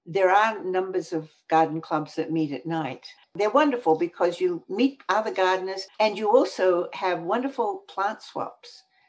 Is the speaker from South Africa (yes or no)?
no; Australia; also born or lived in New York; now in Bloomington, United States; I come from Australia